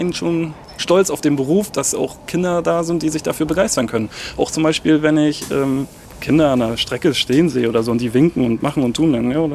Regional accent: Usedom, Mecklenburg-Vorpommern, Germany; Das ist meine Heimat und hier bin ich aufgewachsen und hier lebe ich halt.

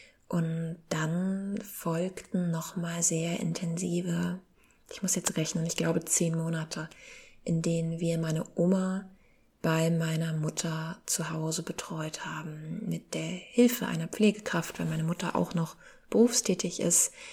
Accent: Southern Germany, Germany; dort in Süddeutschland, wo ich auch geboren bin, was für mich auch ja so meine Heimat eigentlich ist

